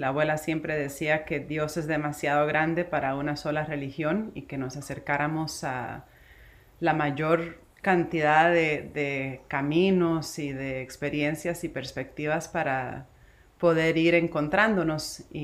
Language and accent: Spanish; New Jersey, United States; born there; nací en New Jersey, de familia cubana y puertorriqueña